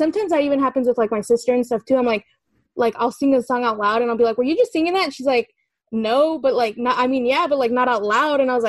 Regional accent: California, United States; Oh, I'm calling from the East Bay. I'm from California.

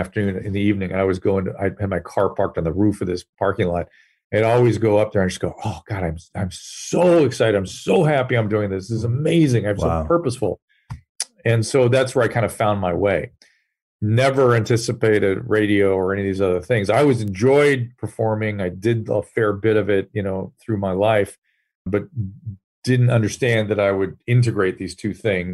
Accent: Pasadena, California, United States; So I was raised in Pasadena.

